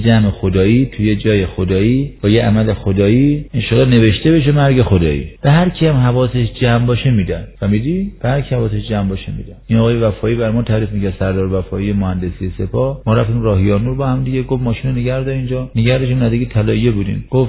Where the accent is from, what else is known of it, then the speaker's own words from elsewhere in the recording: Qom, Iran; ما قمی هستیم دیگه. بعد از دعا پیاده آروم آروم میرفتیم گلزار شهدای قم